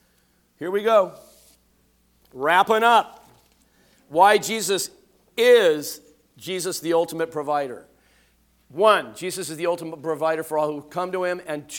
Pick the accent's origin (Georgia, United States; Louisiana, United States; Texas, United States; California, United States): California, United States; I mean, and, you know, I'm a foreigner, you know, I'm from California.